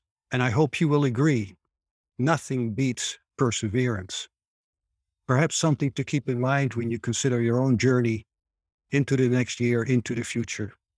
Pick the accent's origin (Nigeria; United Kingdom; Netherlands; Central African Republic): Netherlands; now in Arizona, United States; I'm your host. I'm originally from the Netherlands, happily residing in the Grand Canyon state of Arizona in the United States